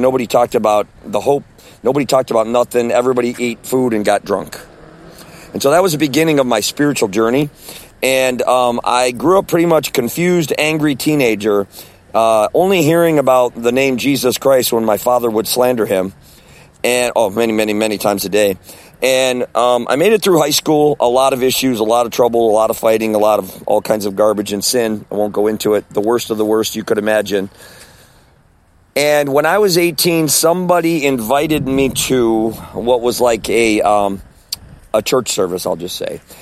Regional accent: Midwest, United States; So I grew up in the Midwest in a lower middle class family.

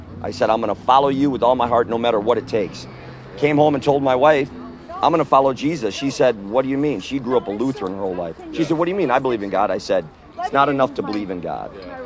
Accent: Wisconsin, United States; I grew up in northern Wisconsin.

